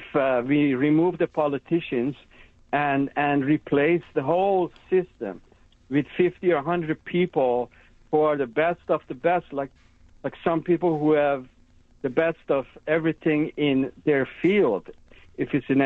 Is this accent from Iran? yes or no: yes; Iran; moved away as an adult; now in United States; Well, from childhood, I'm from Iran, and from childhood, I used to collect these pictures of when we were a kid, the space shuttles. And then I came to America for education